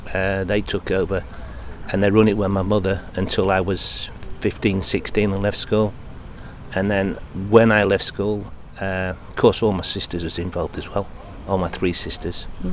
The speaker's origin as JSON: {"language": "English", "country": "United Kingdom", "tie": "born there", "said": "To go way, way, way back, I was born in Victoria Street, where we got burnt out of the wet fish shop when I was 18 months old."}